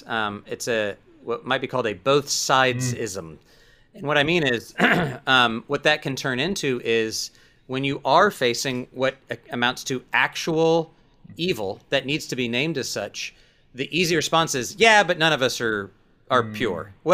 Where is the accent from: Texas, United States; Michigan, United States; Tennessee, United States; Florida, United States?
Texas, United States; I'm from Texas, so my accent sometimes.